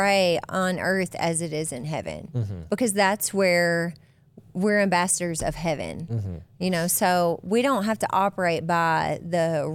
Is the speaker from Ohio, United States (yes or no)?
no; Tennessee, United States; Anyway, maybe that's why it bugged me because I'm from Tennessee.